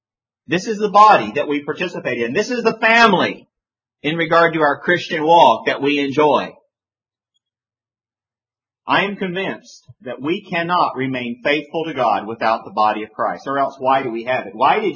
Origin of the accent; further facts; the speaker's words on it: Denver, Colorado, United States; I'm from Denver. We've won two Super Bowls in a row.